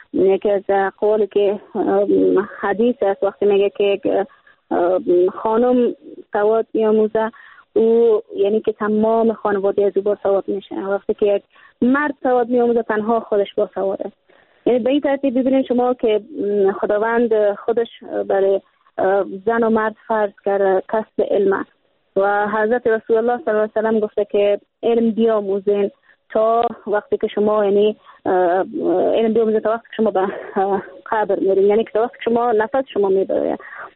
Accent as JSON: {"language": "Persian", "country": "Afghanistan", "said": "به ولسوالی این قریه و به ولایت ما و کل افغانستان ما"}